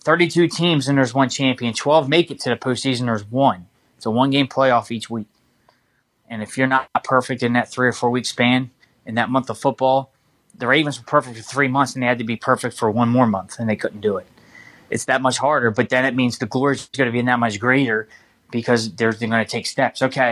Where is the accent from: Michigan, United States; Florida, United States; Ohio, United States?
Florida, United States; Pompano Beach; Obviously, I'm from Broward County, Pompano Beach, and this year's Super Bowl would have ended there.